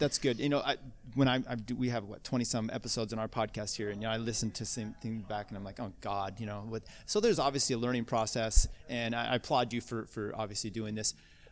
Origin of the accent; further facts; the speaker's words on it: Pacific Northwest, United States; now in Sacramento, United States; And where I grew up in the Northwest